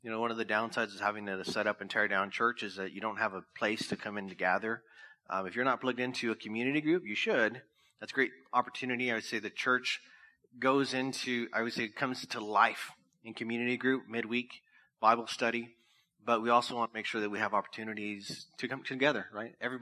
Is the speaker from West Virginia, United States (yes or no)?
no; Orange Cove, California, United States; Two kids growing up in Orange Cove.